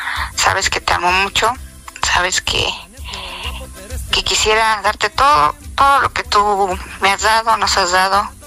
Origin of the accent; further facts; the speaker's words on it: Chimalhuacán, State of Mexico, Mexico; Ah, soy de aquí, de Chimalhuacán, Estado de México.